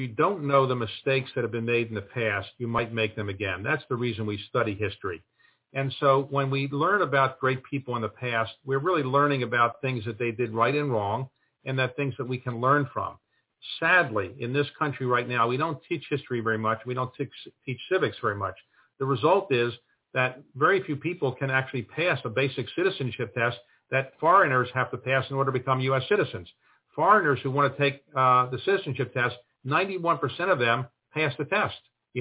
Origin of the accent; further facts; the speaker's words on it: Baltimore, Maryland, United States; I'm from Baltimore, and I went to college at Duke and law school at the University of Chicago.